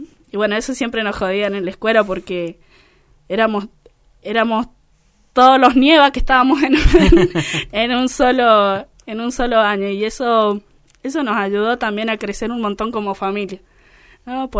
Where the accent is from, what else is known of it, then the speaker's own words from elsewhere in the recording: San Juan, Argentina; also born or lived in Entre Ríos; Yo soy de San Juan, soy nacida en San Juan y criada en San Juan.